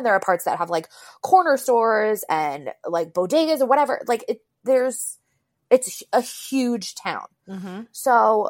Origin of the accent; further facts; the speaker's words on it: Hamden, Connecticut, United States; also born or lived in Bronx, New York; I was born in the Bronx, and then my family moved to Connecticut because my brother is on the low end of the autistic spectrum.